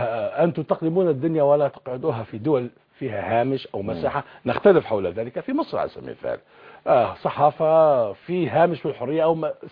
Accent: Libya; نحن كليبيين بعد هذه التجربة التي قضيناها في سجون القذافي

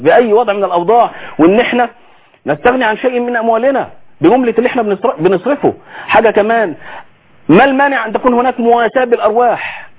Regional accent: Egypt

